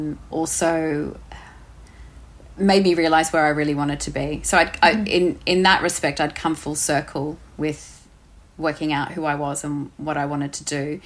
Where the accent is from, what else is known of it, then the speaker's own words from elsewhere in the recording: Australia; I always loved being Australian and coming from Australia and Australia in general